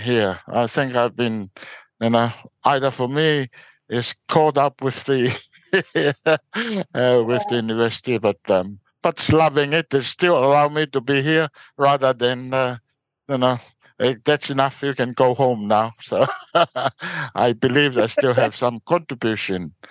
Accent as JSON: {"language": "English", "country": "Tonga", "moved": "yes", "said": "As I came out from Tonga, I didn't know there's a justice of peace"}